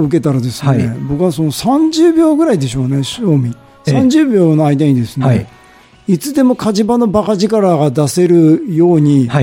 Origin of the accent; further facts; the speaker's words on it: Hamamatsu, Shizuoka, Japan; 僕はですね、静岡県浜松市出身なんですけど